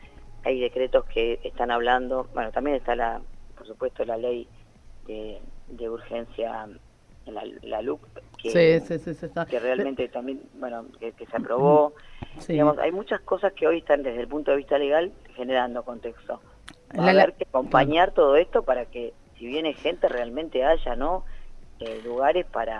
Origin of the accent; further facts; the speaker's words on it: Argentina; mi marido es uruguayo, yo soy argentino, pero vivimos los dos en Argentina hace tiempo